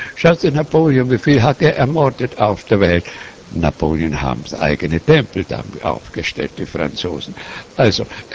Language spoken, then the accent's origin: German; Bohemia, Czechia; Ich habe es der ganzen Menschheit unter dem Patronat meiner Heimat Böhmen geschenkt.